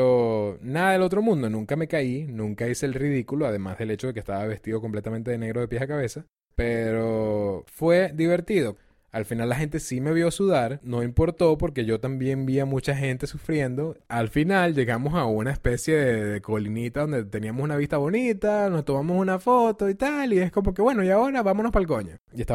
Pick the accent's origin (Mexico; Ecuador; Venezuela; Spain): Venezuela; also born or lived in Miami, United States; porque yo vengo de Venezuela y luego vengo de Miami, que son súper tropicales, súper cálidas.